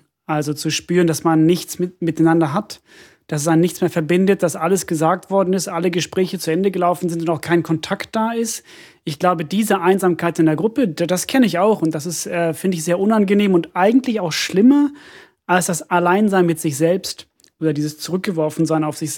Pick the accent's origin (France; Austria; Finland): Finland; German is a second language; ich komme ja aus Finnland und meine Familie bezeichnet mich auch als Ausländer, weil ich so viel rede.